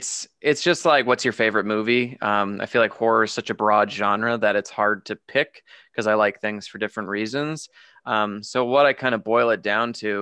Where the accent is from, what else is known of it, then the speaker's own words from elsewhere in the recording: Canada; now in Las Vegas, United States; I live in Las Vegas and I'm from Canada originally. So I've been here, I think, 14 years now